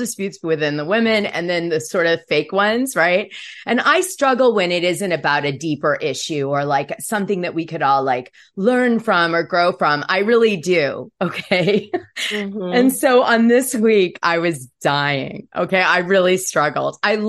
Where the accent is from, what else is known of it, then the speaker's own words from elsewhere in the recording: New York, United States; also born or lived in Greenwich, Connecticut; Like I was raised in New York from, I think I was like fifth grade until ninth grade. When I got like, my dad removed me to Greenwich, Connecticut